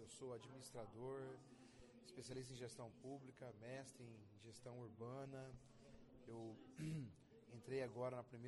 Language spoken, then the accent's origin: Portuguese; Orizona, Paraná, Brazil; now in Apucarana, Brazil; Hoje eu moro em Apucarana, cidade a qual é o meu domicílio eleitoral, mas eu sou de Orizona, uma cidade pequenina, ao lado de Maringá